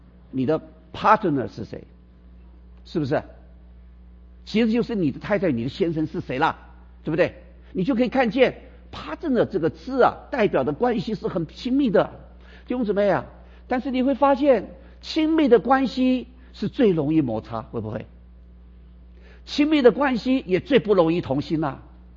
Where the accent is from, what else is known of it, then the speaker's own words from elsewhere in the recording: China; 所以我们中国人讲说家和万事兴。